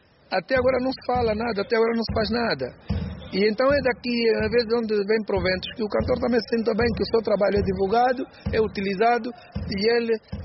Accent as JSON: {"language": "Portuguese", "country": "Angola", "said": "somos angolanos e vamos nos defender."}